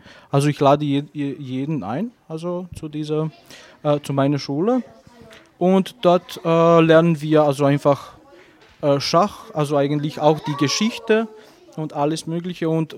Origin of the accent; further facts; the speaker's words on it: Bosnia & Herzegovina; now in Salzburg, Austria; Ich komme ursprünglich aus Bosnien und ich bin auch der Landestrainer in Salzburg.